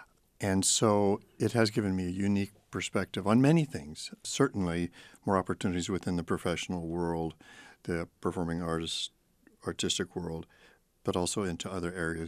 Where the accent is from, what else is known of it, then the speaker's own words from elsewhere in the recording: United States; So I felt, as a young boy and into my middle teens, as kind of a Canadian growing up in the States.